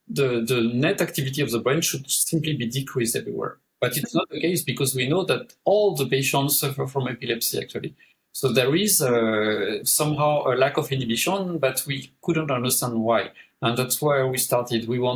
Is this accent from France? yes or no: yes; France; English is a second language; moved away as an adult; now in Denmark; Based in Denmark, but I was born in France. I am French and Danish now. I moved to Denmark about 28 years ago